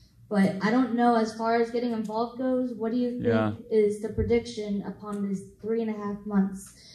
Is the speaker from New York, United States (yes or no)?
no; California, United States; I'm from California.